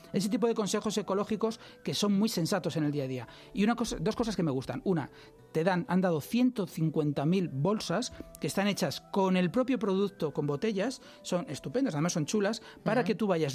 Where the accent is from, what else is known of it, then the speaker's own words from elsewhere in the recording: Madrid, Community of Madrid, Spain; Como estamos en Madrid y somos muy madrileños